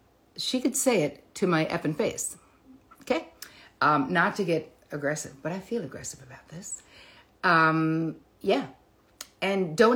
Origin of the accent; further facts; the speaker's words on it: United States; I don't know. I'm American.